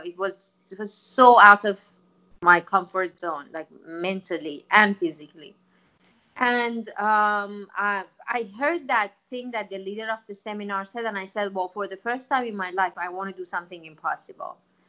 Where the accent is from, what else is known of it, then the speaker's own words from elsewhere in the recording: Iran; Growing up in Iran, I experienced firsthand the oppressive, restrictive environment that makes gender discrimination possible.